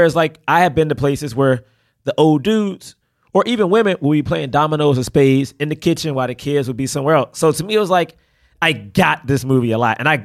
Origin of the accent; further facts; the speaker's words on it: Washington, District of Columbia, United States; So for people who know, I grew up in Southeast DC.